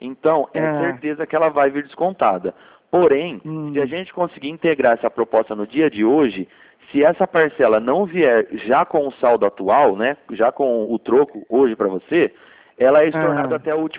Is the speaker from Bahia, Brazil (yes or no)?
no; Limeira, São Paulo, Brazil; Eu não sou do Rio, eu sou de Limeira